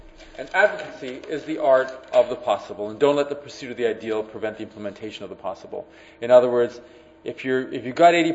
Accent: Canada; I'm saying this as a Canadian.

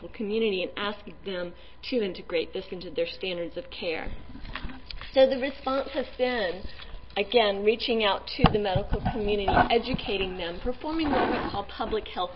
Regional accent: Florida, United States; I was from Florida.

